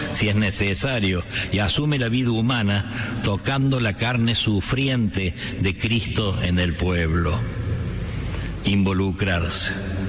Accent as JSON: {"language": "Spanish", "country": "Argentina", "said": "Como argentinos, nosotros estamos en tiempo de festejar."}